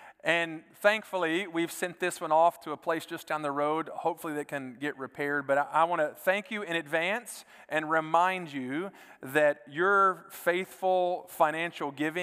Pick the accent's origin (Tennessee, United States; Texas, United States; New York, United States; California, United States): Texas, United States; because I am a Texan.